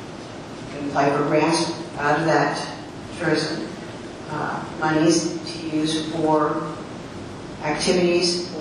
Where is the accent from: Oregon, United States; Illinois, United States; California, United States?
Oregon, United States; also born or lived in Ferndale; now in Blaine, United States; I've lived here in Blaine for 3 years, a little over. I moved up here from Ferndale, where I've lived for over 30 years. And I moved to Ferndale from Oregon, where I grew up at.